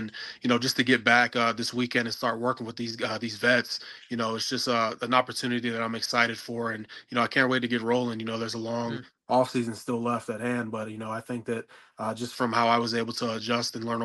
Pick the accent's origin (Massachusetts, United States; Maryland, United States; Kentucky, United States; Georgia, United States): Maryland, United States; you know, I'm from the Eastern Shore, so it's kind of like 5 miles outside the radius of which was allowed.